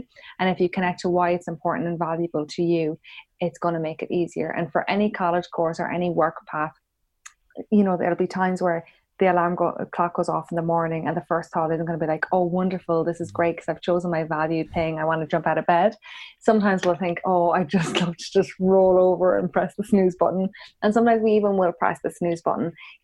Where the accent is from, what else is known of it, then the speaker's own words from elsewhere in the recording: Ireland; like that even if both of us leave Ireland or whatever, we'd always have that Irish within us.